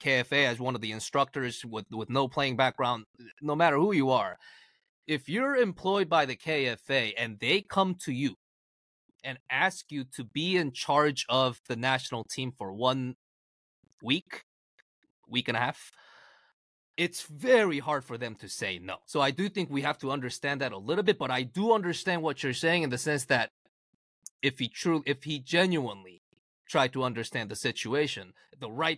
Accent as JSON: {"language": "English", "country": "South Korea", "tie": "born or raised there", "said": "Like growing up in Korea in the 90s, he was the guy."}